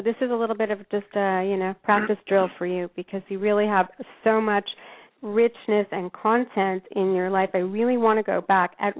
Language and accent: English; Canada; I know, you know, that part of the country, although I'm Canadian, I have been exposed to a degree.